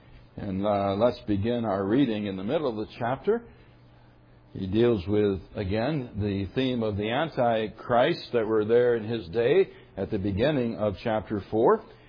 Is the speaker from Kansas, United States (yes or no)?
no; Michigan, United States; I grew up in Michigan in a liberal Presbyterian denomination.